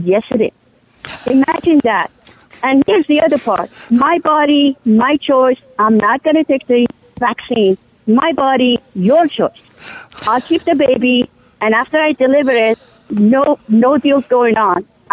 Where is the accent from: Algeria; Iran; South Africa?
Iran; now in United States; I'm originally from Iran